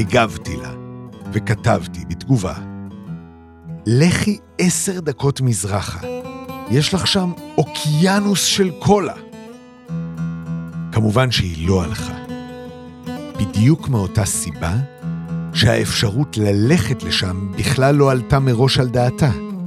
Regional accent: Jerusalem, Jerusalem District, Israel; שיש שכונות יהודיות במזרח העיר. אני בעצמי גדלתי באחת כזאת, גדלתי בגבעה הצרפתית.

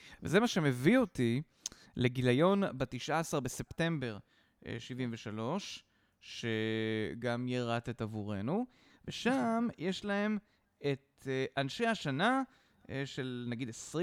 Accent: Rishon LeZion, Central District, Israel; זה בניין שנראה ממש כמו הבית שבו גדלתי בראשון

